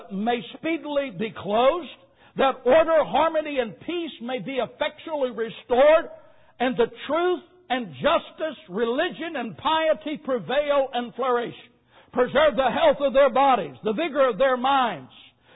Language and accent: English; United States; born there; I'm not just an American because I was born here.